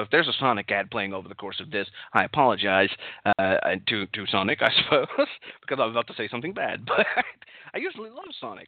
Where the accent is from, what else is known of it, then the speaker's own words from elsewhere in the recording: Henderson, Texas, United States; I actually am now living in my hometown. And my hometown has the first Dairy Queen in all of Texas is in Henderson, Texas.